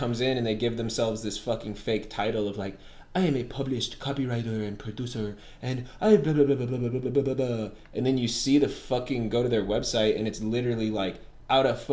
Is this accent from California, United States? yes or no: yes; California, United States; growing up in Southern California, but like outside of LA, took me 34 years to realize. I spent all my life in LA skating.